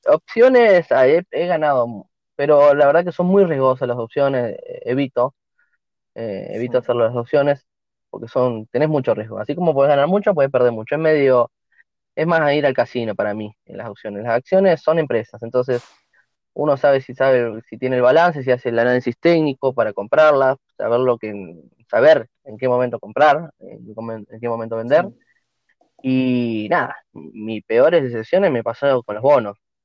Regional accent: Chubut, Argentina; Un impuesto ahí en Chubut, donde soy yo soy de Chubut

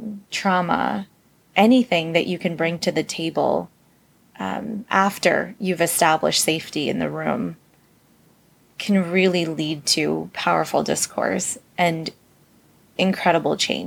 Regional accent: United States; I can understand the difficulty coming from a South Asian background and growing up in the United States

